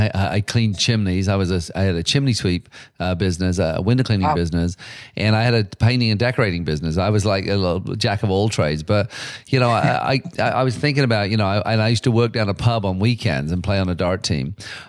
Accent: England, United Kingdom; moved away; part of that sort of growing up in England, if I hadn't left

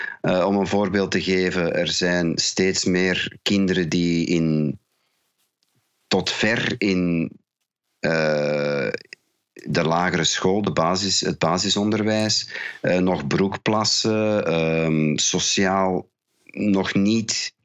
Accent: Ghent, East Flanders, Belgium; Ik ben niet alleen Belg, maar ik ben ook Vlaming. Ik ben niet alleen Vlaming, ik ben ook van Gent. Ik ben niet alleen van Gent, ik ben ook van de Stasistraat. Ik ben niet van de Stasistraat van Gent. Ik ben van de even nummers van de Stasistraat van Gent.

